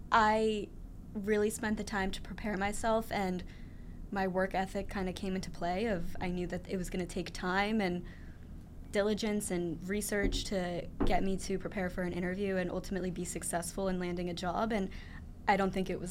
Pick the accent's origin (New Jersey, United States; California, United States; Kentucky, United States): New Jersey, United States; I'm from New Jersey, right. So I really wanted to get out of the cold.